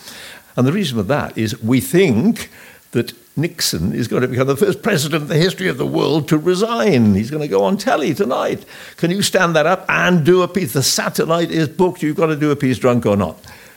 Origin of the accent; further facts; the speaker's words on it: Wales, United Kingdom; I mean, I'm not English. I don't need to defend the English. You are, of course. I'm from a much more cultured and sophisticated race. I'm Welsh.